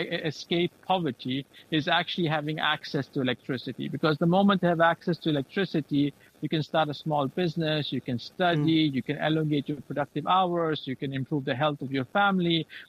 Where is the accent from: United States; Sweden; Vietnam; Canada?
Sweden; also born or lived in Pakistan; coming from Pakistan, I grew up in Sweden.